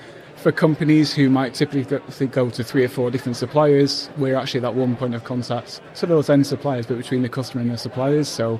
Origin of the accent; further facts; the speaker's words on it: Yorkshire and the Humber, United Kingdom; moved away as an adult; now in Manchester, United Kingdom; I came to Manchester from Yorkshire in 1999 to get a marketing degree.